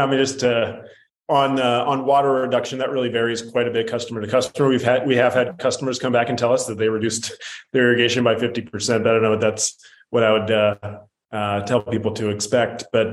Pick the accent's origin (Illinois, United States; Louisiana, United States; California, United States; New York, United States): Illinois, United States; Glenview; So I'm from Illinois. Grew up outside of Chicago in the suburbs, a town called Glenview.